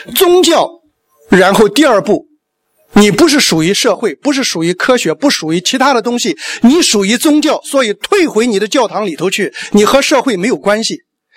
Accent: China; 我们中国人向中国人认错吗？我们的政府向我们的民间做过多少错的事，真正认过吗？

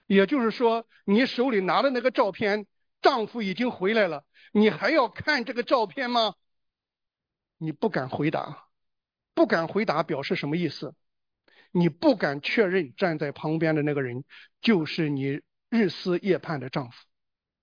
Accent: China; 在咱们中国人的历史当中，有很多的悲剧。我小的时候在农村的时候啊

